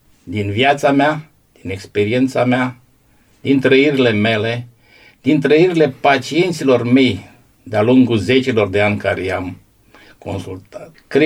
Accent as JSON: {"language": "Romanian", "country": "Romania", "tie": "born there", "lives_now": "Constanța, Romania", "said": "Deci, eu m-am născut pe malul Jiului."}